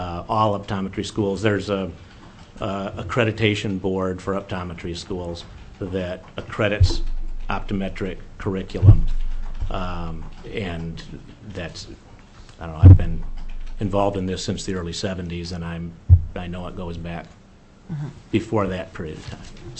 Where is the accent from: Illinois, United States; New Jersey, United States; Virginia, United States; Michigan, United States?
Michigan, United States; now in Alaska, United States; I'm from Michigan.